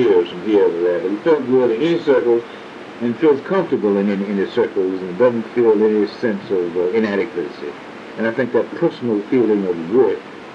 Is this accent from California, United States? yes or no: no; Carterville, Georgia, United States; I came from Carterville, Georgia. I thought about Carterville, Georgia, come to Lineville, and I was a whole lot better than Carterville.